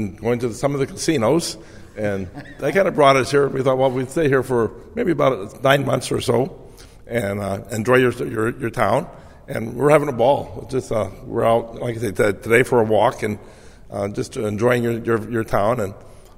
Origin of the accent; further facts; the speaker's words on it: Illinois, United States; I'm retired, and we're from Illinois, but we've been traveling full-time for over 13 years in an RV